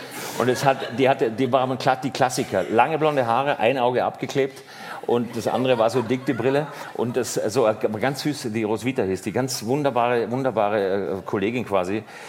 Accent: Styria, Austria; Also, ich bin Österreicher, hauptsächlich paniert.

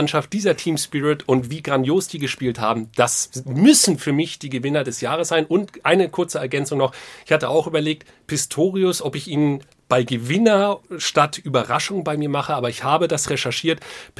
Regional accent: Lower Saxony, Germany; born there; Also für mich als gebürtigen Niedersachsen möchte ich an dieser Stelle die Diskussion kurz abwürgen

